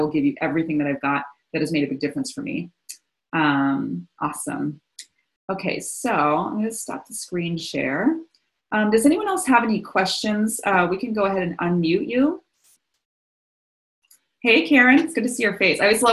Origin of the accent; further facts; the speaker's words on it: Japan; So I'm half Japanese and I was born and raised over in Japan.